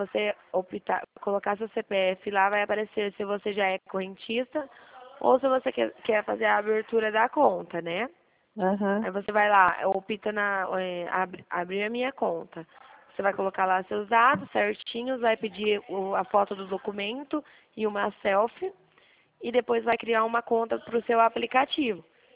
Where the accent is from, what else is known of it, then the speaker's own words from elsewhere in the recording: Dracena, São Paulo, Brazil; Eu sou de Dracena, minha cidade, a cidade que eu trabalho aqui.